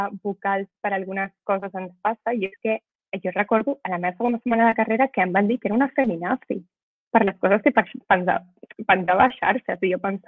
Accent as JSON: {"language": "Catalan", "town": "Cerdanyola del Vallès", "region": "Catalonia", "country": "Spain", "said": "jo soc de Cerdanyola del Vallès i no és una ciutat gaire gran i és una miqueta bombolla."}